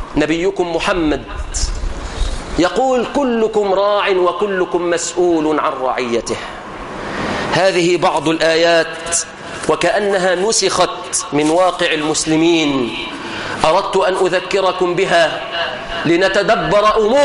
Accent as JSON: {"language": "Arabic", "country": "Egypt", "said": "اللهم احفظ بلادنا مصر"}